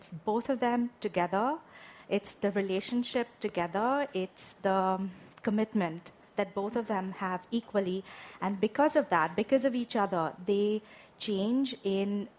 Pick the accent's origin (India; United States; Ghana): India; I grew up in India. I grew up in the midst of Bollywood movies